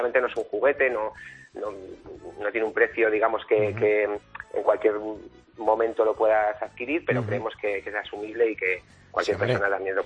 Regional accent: Aranda de Duero, Castile and León, Spain; yo soy de Aranda de Duero, de la provincia de Burgos, ¿sí?

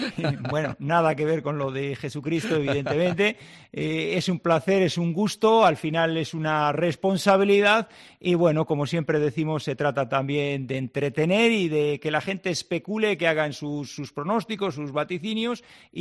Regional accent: Valladolid, Castile and León, Spain; Claro, aquí somos de Valladolid

